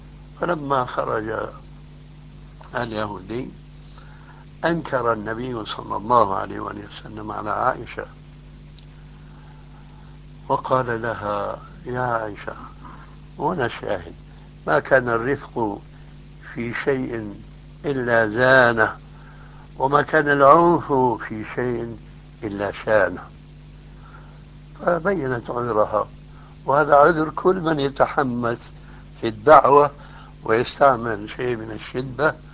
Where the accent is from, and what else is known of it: Syria